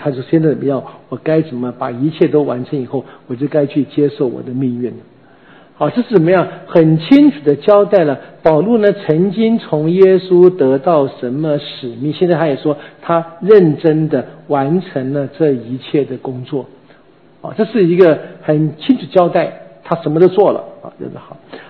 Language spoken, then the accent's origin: Chinese; Taiwan; accent: Taiwanese; 或者我们用我们台湾话说吧，喝康了哈